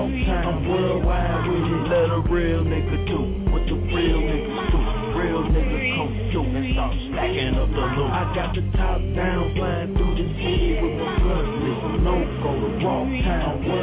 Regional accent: Waukegan, Illinois, United States; Born and raised here, been here since a little boy. I probably say that I'm from Waukegan, Illinois.

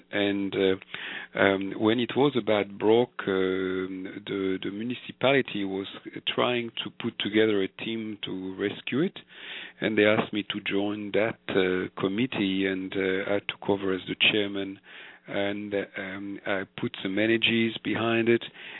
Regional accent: France; also born or lived in Morocco / Israel; I was born in Morocco, yeah. And I grew up there until I was 5. And then my parents moved to Israel, and they stayed there until I was 10. And then they moved to France. And so I stayed there, and we stayed there until I was 27.

